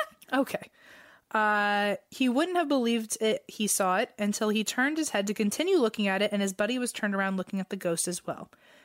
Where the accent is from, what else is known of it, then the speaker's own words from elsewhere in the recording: Quad Cities, United States; I grew up in the Quad Cities. So two cities in Illinois and two cities in Iowa.